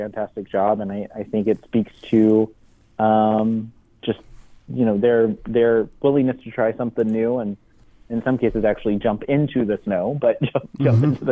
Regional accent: Tampa, Florida, United States; So I grew up in Tampa, Florida, attending Catholic school as a child, both for elementary and high school.

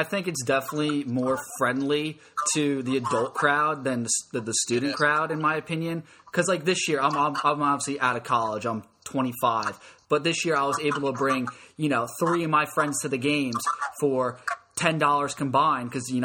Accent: New York, United States; I'm from New York, that New Jersey area right there.

